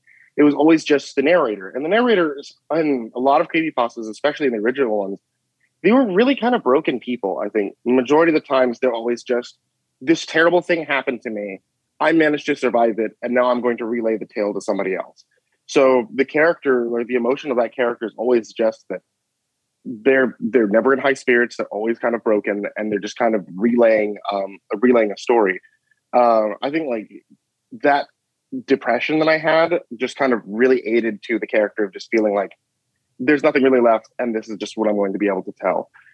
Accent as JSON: {"language": "English", "region": "Texas", "country": "United States", "said": "I'm from Texas as well."}